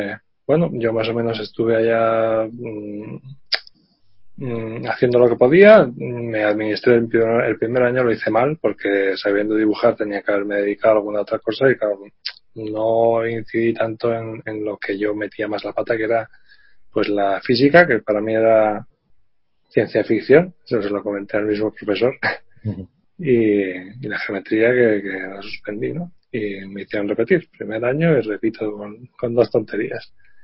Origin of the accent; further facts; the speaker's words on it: Pamplona, Navarre, Spain; yo pues llegué a esa universidad siendo de Pamplona, pues lo más cercano pues esa universidad, no tenía intención de irme a alguna otra.